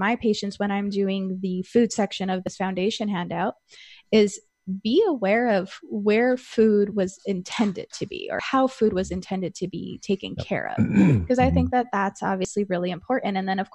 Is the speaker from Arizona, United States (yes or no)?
yes; Arizona, United States; You know, growing up in Arizona, it's not always able to get in an organic standpoint